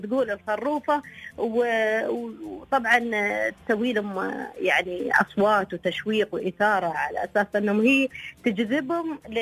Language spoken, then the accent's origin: Arabic; Oman; هم فعلا واجهة تعتبر هنا عندنا في عمان.